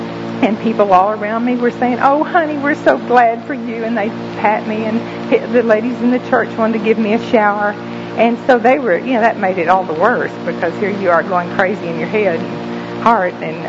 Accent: Corpus Christi, Texas, United States; But I was raised in Corpus Christi, Texas, and went to the University of Corpus Christi.

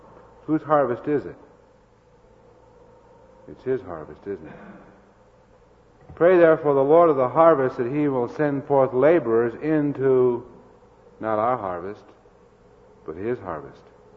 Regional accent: Iowa, United States; I grew up with I was raised in Iowa.

